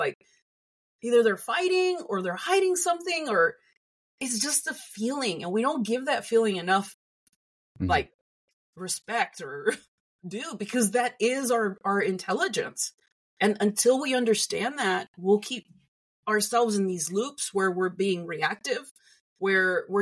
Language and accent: English; United States; Like, I'm Mexican American, so it's a little bit different